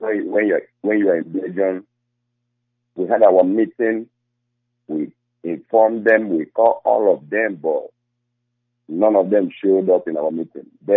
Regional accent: Sede, Nigeria; because I was born and raised in Sede, Nigeria.

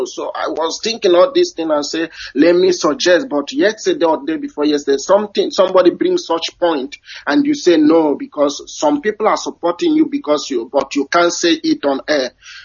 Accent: Ebonyi, Nigeria; now in Germany; I'm calling from Halizala, German. I'm from Ebonyi State, Biafra land.

